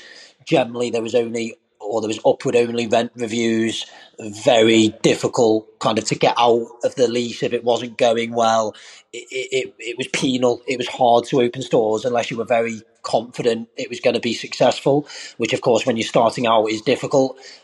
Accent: North West England, United Kingdom; So I was in no way unusual as a young lad growing up in Merseyside in wanting to be a professional footballer.

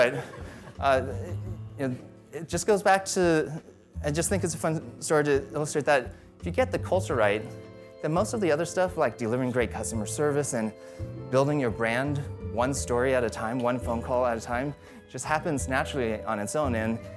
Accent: Las Vegas, Nevada, United States; I'm from Vegas, so last call isn't in the dictionary there.

